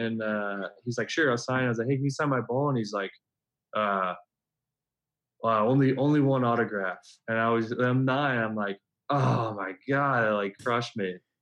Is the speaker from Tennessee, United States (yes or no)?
yes; Memphis, Tennessee, United States; So when I was like 9 years old, I grew up in Memphis, Tennessee